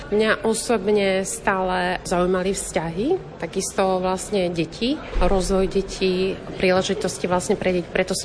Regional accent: Poprad, Prešov Region, Slovakia; Čo sa týka mňa, tak ja som z Popradu

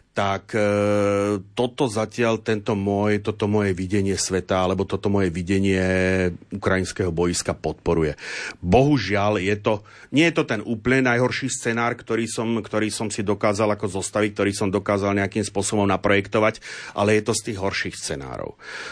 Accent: Nová Baňa, Banská Bystrica Region, Slovakia; na takéto diskusii v mojom rodnom meste v Novej Bani spýtali, že ako to vidím.

